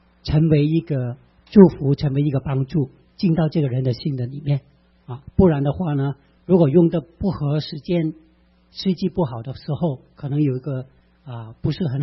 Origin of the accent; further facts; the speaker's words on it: Guangdong, China; 我们广东人啊，在香港有一个神仙